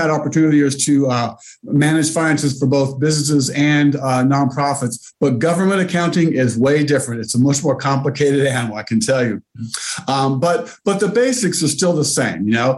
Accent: Weaverville, United States; I feel that I'm a good advocate for my hometown, and I feel that I represent the people well.

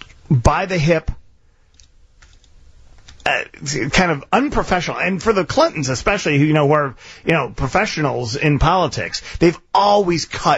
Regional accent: United States; As an American, here's the problem.

